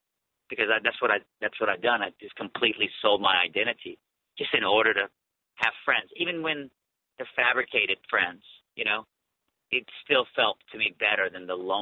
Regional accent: Iran; moved away; I came here, fish out of water, completely didn't blend in. Plus, I was from the wrong place. I was from Iran.

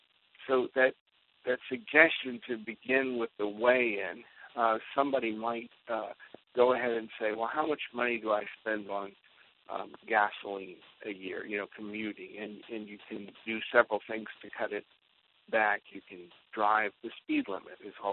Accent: United States; I don't know that it's a fair thing for me as an American who has access to endless supplies of energy to tell somebody in Bangladesh they're not allowed to have it.

